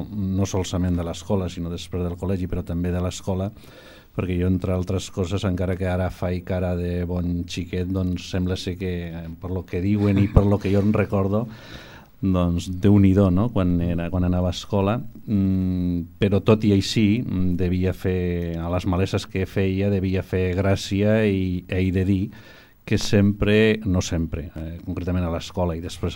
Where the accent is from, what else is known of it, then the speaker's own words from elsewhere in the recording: San Román de Morrano, Aragon, Spain; Doncs mai néixer en un poble de la província d'Osca que es diu Sant Román de Morrano.